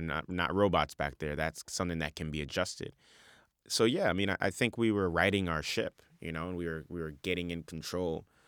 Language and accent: English; Bronx, New York, United States; I came from South Bronx